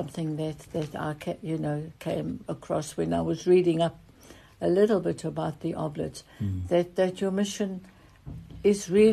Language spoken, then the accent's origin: English; Netherlands; now in South Africa; You know, I also came to South Africa by boat in 1954. And we had, our ship was the Waterman, and we came from the Netherlands.